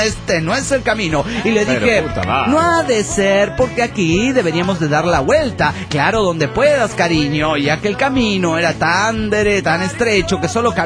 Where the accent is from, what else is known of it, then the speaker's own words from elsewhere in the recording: Mérida, Yucatán, Mexico; Hola, soy … de Mérida, Yucatán, México.